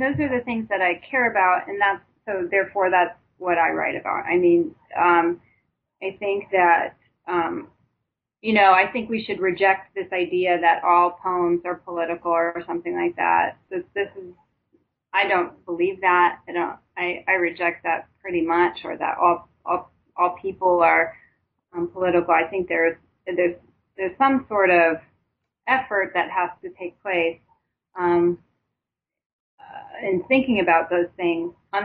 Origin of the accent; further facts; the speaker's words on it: Los Angeles, California, United States; Of course, I grew up in Los Angeles, and, you know, my mother raised me in a single parent home